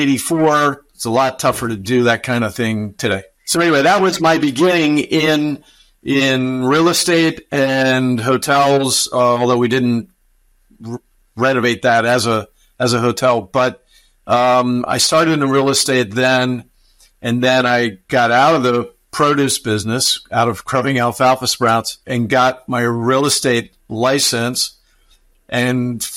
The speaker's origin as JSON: {"language": "English", "region": "Maryland", "country": "United States", "tie": "born or raised there", "said": "Yeah, so I grew up in Baltimore County, suburban, middle-class neighborhood."}